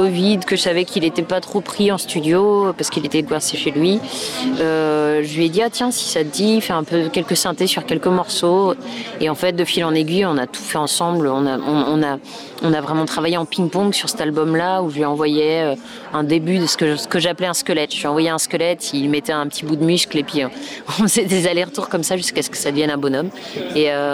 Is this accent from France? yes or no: yes; France; J'en ai 38. C'est un homme, je suis une femme. Il est anglais, je suis française.